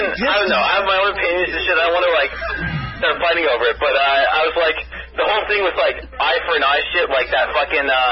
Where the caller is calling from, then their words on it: Toronto, Ontario, Canada; I'm calling from Toronto, actually.